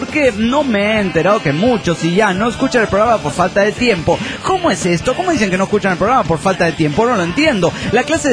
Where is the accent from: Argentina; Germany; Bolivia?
Bolivia; Cochabamba; de Cochabamba, Bolivia.